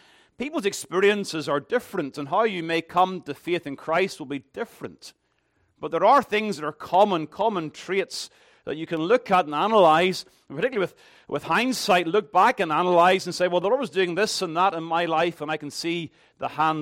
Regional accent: Ballymena, Northern Ireland, United Kingdom; we were raised in the Baptist church in Ballymena.

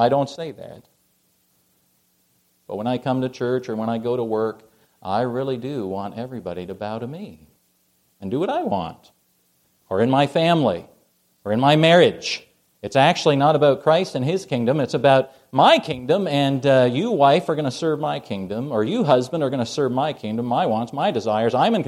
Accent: Canada; When I was growing up in Canada, I'm still Canadian. We're permanent residents, but we're still Canadian.

